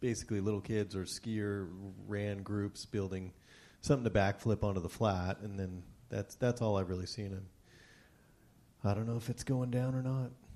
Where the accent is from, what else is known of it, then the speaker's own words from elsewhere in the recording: Eagle River, Alaska, United States; I grew up in Eagle River, and Arctic Valley was the place that was close enough we could hitchhike rides